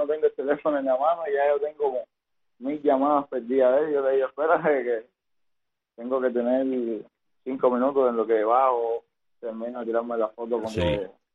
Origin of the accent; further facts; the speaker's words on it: Cuba; a mi pueblo cubano